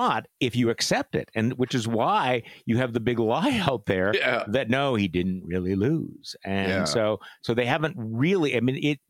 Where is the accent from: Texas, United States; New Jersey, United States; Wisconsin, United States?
Wisconsin, United States; Even in my home state of Wisconsin, you're starting to see this